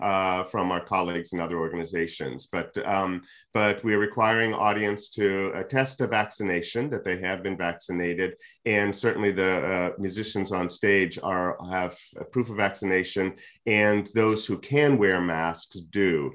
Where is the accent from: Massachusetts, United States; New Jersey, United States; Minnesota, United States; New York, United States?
Massachusetts, United States; Boston; now in Washington, United States; I'm from Boston originally.